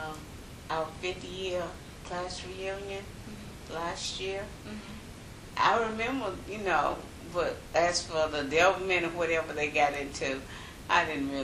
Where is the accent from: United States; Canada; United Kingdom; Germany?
United States; Greenville, South Carolina; during my childhood, our church had a fellowship with a church. We lived in Greenville, South Carolina, but we had a fellowship with a church in Asheville, North Carolina